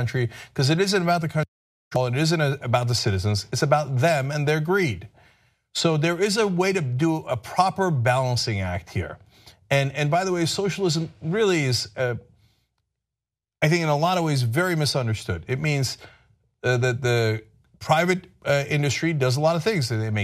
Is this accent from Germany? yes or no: no; United States; I, as an American, find them to be too high.